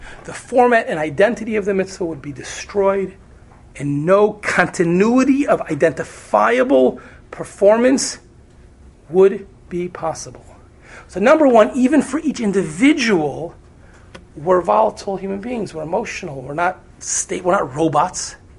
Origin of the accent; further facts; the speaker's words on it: Cincinnati, Ohio, United States; my parents, I grew up in Cincinnati, Ohio, they wanted to come to New York for Shabbos.